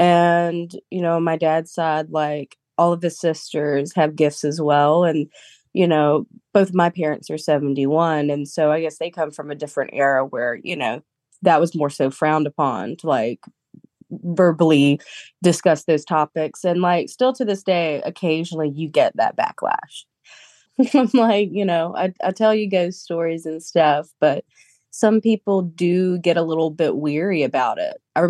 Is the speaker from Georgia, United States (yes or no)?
yes; Tybee Island, Georgia, United States; but had some really terrifying experiences growing up on Tybee Island.